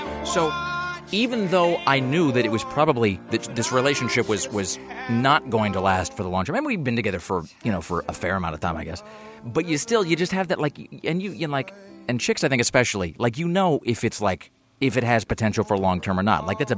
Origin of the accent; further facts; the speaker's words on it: Kennewick, Washington, United States; moved away; also born or lived in Salt Lake City / San Diego; So I grew up in Kennewick, and then I lived in a bunch of places, and then I moved to Salt Lake, and then, you know, San Diego, and then here, and then whatever.